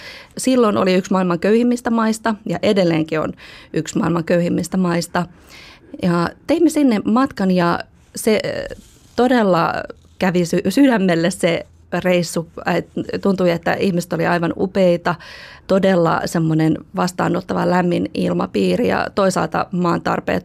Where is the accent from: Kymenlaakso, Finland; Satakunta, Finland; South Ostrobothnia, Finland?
Satakunta, Finland; Pori; born there; mä oon syntynyt Raumalla. Eli mun passissa lukee Rauma ja mä en itse asiassa ole edes Raumalla syntynyt, mä oon oikeasti syntynyt Porissa, mutta passissa lukee Rauma.